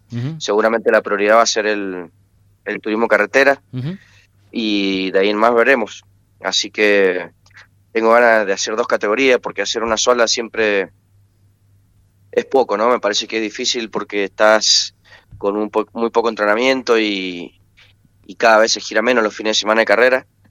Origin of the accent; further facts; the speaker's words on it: Mendoza, Argentina; como mendocino lo tomamos mucho más de lo normal.